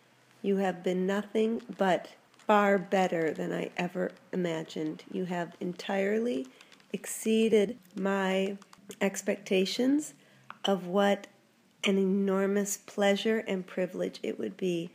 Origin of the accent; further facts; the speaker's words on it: Southfield, Michigan, United States; born there; I was born in Southfield, Michigan, which is north of Detroit.